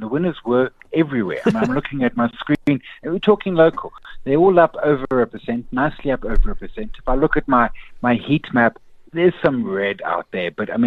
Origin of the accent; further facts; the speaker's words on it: South Africa; There's a lot as a South African consumer to be more confident about.